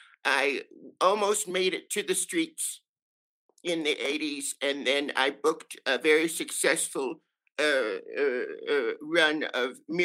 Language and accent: English; New York City, New York, United States; But because I am a New Yorker, and I send my love to everyone in the city, and I miss it desperately.